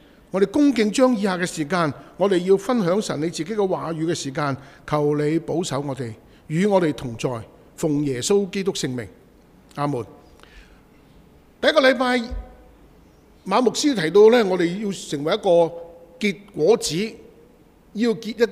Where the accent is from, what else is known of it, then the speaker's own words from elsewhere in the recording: China; 特别呢我们是华人，我们中国人，我经常都说我们中国人和以色列人很像的